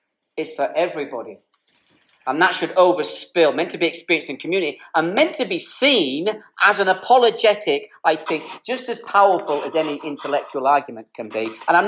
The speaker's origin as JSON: {"language": "English", "country": "Ireland", "lives_now": "United Kingdom", "said": "I'm Irish, so I can say whatever I want about you people."}